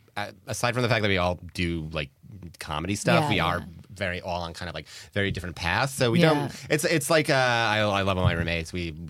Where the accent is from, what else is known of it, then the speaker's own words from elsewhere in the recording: New York, United States; We grew up in upstate New York, but we went up.